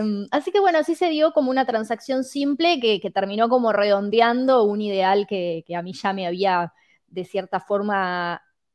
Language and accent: Spanish; Entre Ríos, Argentina; now in Australia; Sí, actualmente estoy viviendo en Australia, pero siempre con el corazoncito en Entre Ríos, que lo extraño un montón.